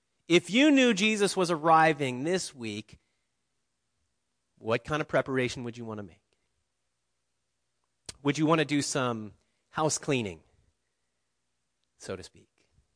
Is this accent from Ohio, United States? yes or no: yes; Ohio, United States; I grew up in Ohio, and we had an apple orchard. We had some acreage, and we had apple trees